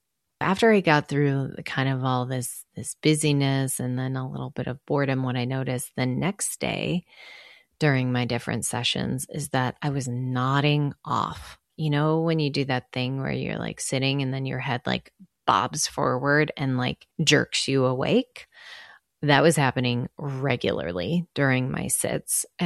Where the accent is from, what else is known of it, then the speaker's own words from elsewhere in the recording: Chicago, Illinois, United States; I'm from Chicago. It's all flat there.